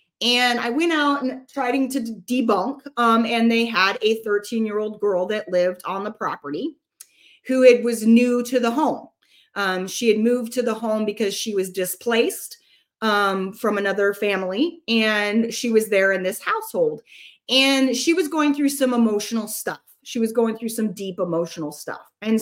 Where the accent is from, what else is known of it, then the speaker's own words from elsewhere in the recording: Oregon, United States; I'm from Oregon, and being able to come down to Louisiana and experience the food and the people and the kindness was just an amazing experience.